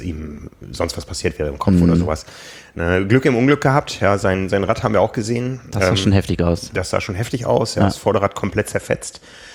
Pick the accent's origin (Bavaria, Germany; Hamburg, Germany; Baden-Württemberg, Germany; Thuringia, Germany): Hamburg, Germany